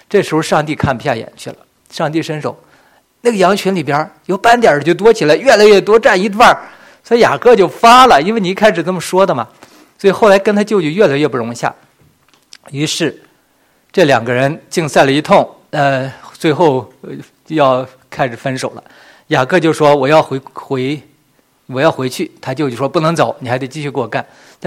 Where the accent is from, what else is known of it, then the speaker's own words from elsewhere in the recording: Chifeng, Inner Mongolia, China; 我太太已经先回到我的老家赤峰去了，我就想我也干脆回去就算了。